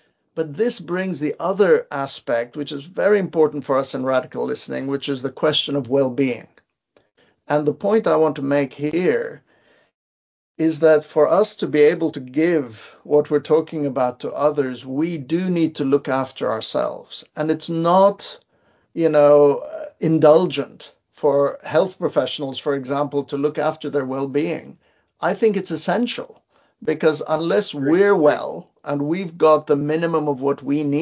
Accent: Beirut, Beirut Governorate, Lebanon; I grew up in Beirut, Lebanon. You know, the time that I was growing up there, it was a war zone.

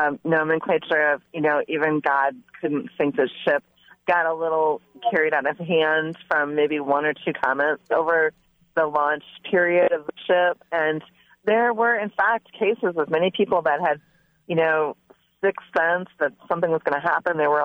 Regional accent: Merrill, Wisconsin, United States; Well, my hometown area, there was a man from there who made popcorn while he was at home. You know, that was his job in Merrill, Wisconsin, and throughout central Wisconsin.

